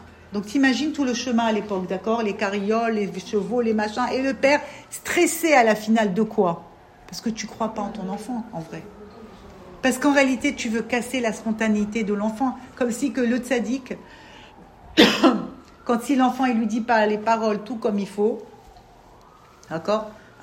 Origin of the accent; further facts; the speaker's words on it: France; moi, je viens de France, je parle en hébreu, d'accord, mais je n'ai pas les finesses